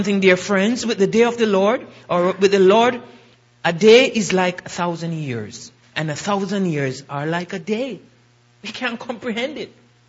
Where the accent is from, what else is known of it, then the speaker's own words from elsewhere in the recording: Jamaica; originally I'm from Jamaica. So we have a saying back home.